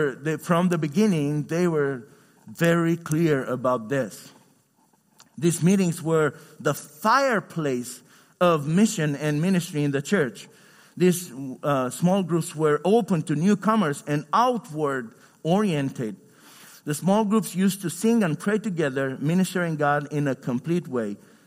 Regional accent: Romania; I come from Romania, and I lived under communism.

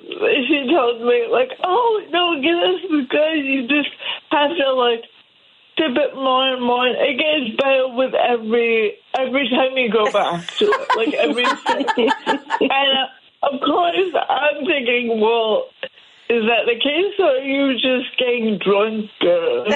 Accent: Burlington, Vermont, United States; now in Brooklyn, United States; I live way out in Brooklyn, but when I told that joke, I was actually in my hometown, Burlington, Vermont, where I grew up

